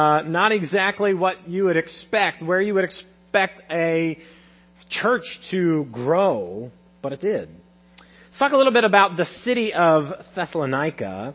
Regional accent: Council Bluffs, Iowa, United States; You know, I grew up in Council Bluffs, and just a couple miles north of I-80.

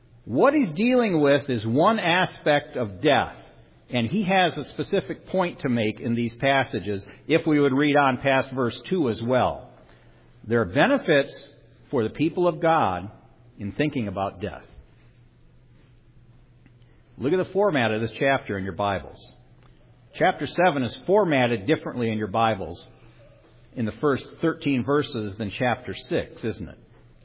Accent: Alpena, Michigan, United States; I grew up in Alpena, Michigan, and we had several large factories in a small town.

